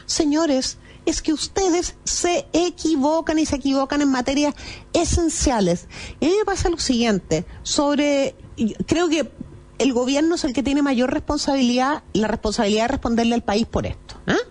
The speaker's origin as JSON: {"language": "Spanish", "country": "Chile", "said": "Yo como ciudadana chilena no lo acepto."}